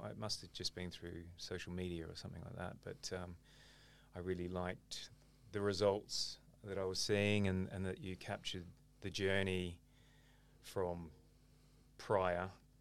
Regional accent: Gold Coast, Queensland, Australia; also born or lived in Dubai; I'm from the Gold Coast originally, studied at Griffith, but I have been working abroad in Dubai for 18 years and came back a couple of years ago.

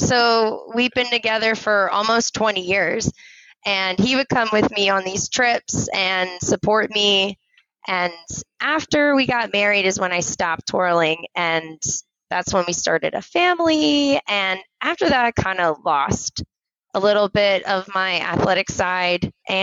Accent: Pasadena, Maryland, United States; I'm born and raised in Pasadena, Maryland. So that's kind of like kind of in between everything. We got Baltimore, in between Annapolis, and then 40 minutes away from DC.

